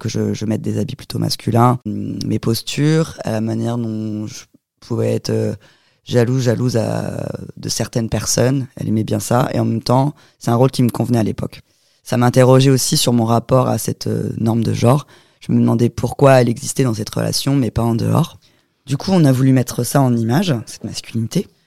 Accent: Tours, Centre-Val de Loire, France; also born or lived in Nantes / Bordeaux / Paris / Munich; now in Toulouse, France; je viens de Tours, puis je suis partie à Nantes, puis après à Bordeaux, puis après à Paris, puis après à Munich, puis de nouveau encore à Bordeaux, et puis là je suis arrivée à Toulouse.

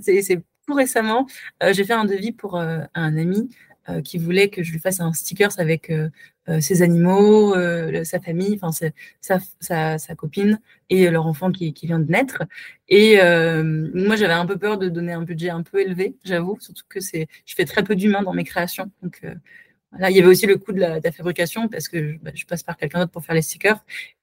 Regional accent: Dijon, Bourgogne-Franche-Comté, France; parce que je viens de Dijon

